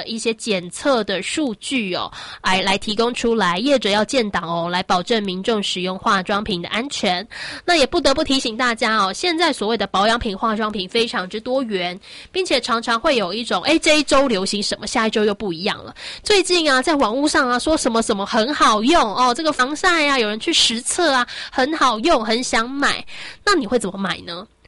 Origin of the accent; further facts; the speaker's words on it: Taiwan; 我觉得这真的是作为台湾人很感动的一件事情